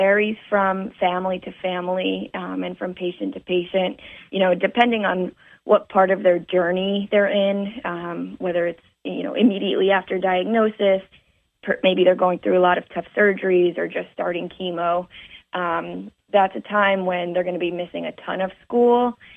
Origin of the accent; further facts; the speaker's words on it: New Jersey, United States; I was born and raised actually in North Jersey, so about an hour outside